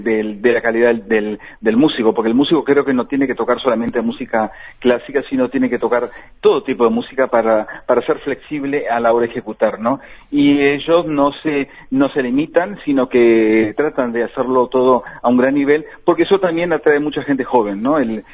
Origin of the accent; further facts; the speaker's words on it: Salto, Uruguay; born there; Estoy muy contento porque realmente estoy enseñando, controlando, impartiendo mis conocimientos en donde yo nací, ¿no? Y en Salto fue por concurso.